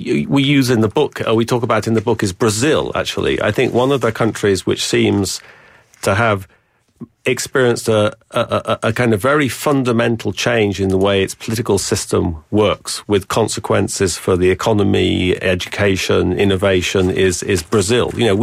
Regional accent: England, United Kingdom; I grew up in England during the heyday of Mrs. Thatcher

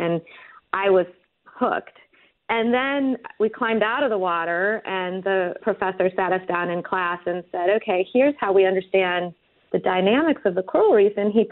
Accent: St. Louis, Missouri, United States; I grew up in St. Louis, so I'm a Midwestern girl

